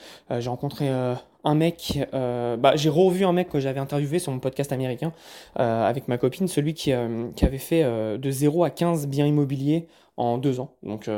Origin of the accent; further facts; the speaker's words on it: France; ils savent que je suis français, donc mon accent, ça se reconnaît.